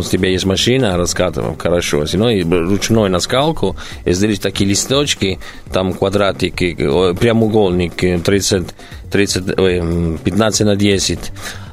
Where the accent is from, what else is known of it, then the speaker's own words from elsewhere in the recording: Rome, Lazio, Italy; Russian is a second language; now in Russia; потому что я из Рима.